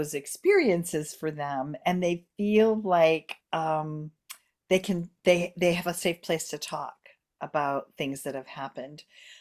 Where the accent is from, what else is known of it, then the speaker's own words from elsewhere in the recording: Maine, United States; needed to move back to my hometown in Maine and live with my parents for quite a few years